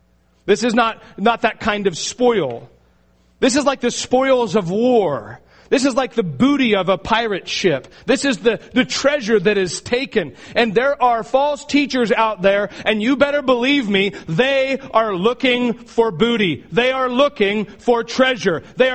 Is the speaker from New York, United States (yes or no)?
no; Astoria, Oregon, United States; I grew up in Astoria, and they still have a play there.